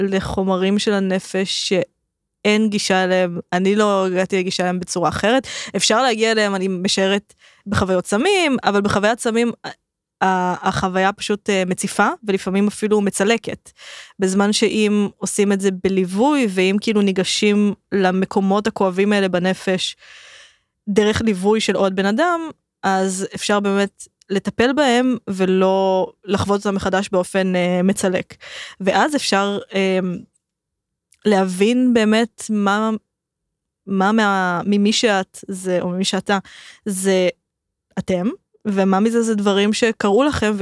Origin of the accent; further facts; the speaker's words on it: Rishon LeZion, Central District, Israel; אני הקטנה מראשון